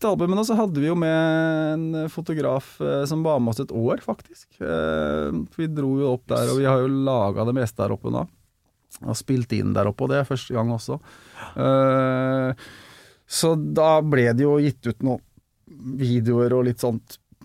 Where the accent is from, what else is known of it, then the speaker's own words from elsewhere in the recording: Fredrikstad, Østfold, Norway; Så det litt annerledes enn der jeg vokste opp I Fredrikstad, da.